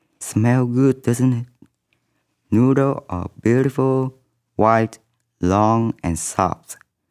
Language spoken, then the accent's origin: English; Vietnam; I come from Vietnam.